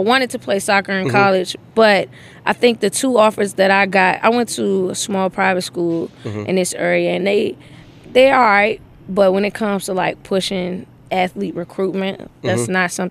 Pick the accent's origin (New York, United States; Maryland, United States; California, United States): Maryland, United States; I'm from Maryland, Prince George's County, raised, born and raised.